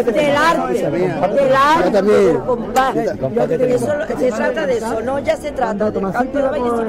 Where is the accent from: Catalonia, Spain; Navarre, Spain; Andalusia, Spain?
Andalusia, Spain; Málaga; Yo soy malagueña, soy andaluza.